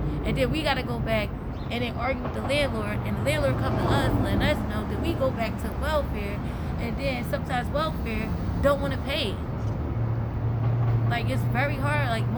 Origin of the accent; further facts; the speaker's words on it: New Jersey, United States; also born or lived in Florida; I was living in Florida for like 2 years, and things didn't work out, and now I'm came Bridges, but I'm from North New Jersey.